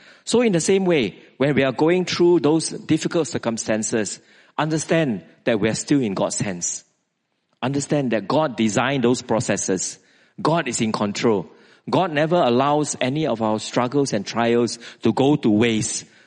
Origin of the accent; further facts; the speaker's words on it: Singapore; And many of them are Christians from Malaysia. And I'm a Christian from Singapore.